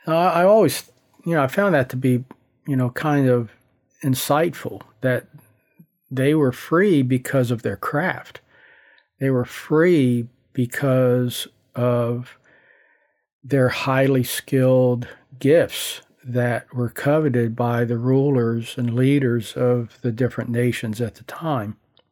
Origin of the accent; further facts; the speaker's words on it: Baltimore, Maryland, United States; And I was up in my hometown of Baltimore one time.